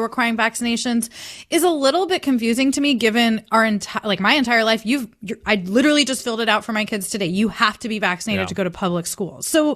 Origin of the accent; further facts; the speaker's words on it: California, United States; I mean, one is just as a Californian, partisan politics aside